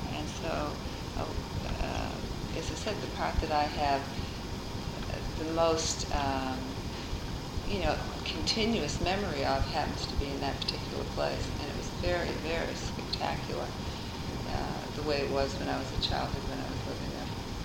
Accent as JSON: {"language": "English", "town": "Saint John", "region": "New Brunswick", "country": "Canada", "tie": "born or raised there", "said": "Where we settled when I was six was in St. John, New Brunswick, and it was rural, and so most of the part that I have a strong memory of is rural Canada, and that was right on the ocean on the Bay of Fundy."}